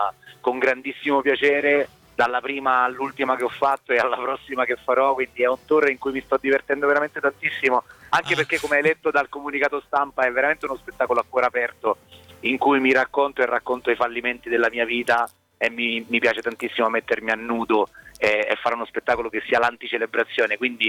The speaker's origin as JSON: {"language": "Italian", "region": "Sicily", "country": "Italy", "moved": "yes", "lives_now": "Rome, Italy", "said": "Sì, assolutamente, ne vado fiero, vivo da più di 20 anni a Roma, ma insomma le mie origini quelle sono."}